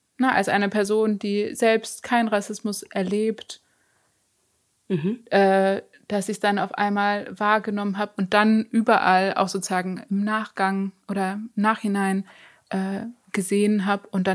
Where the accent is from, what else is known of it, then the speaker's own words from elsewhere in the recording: Nicaragua; now in Germany; Und dann war ich aber erst im Ausland, und zwar in meiner Heimat, Nicaragua.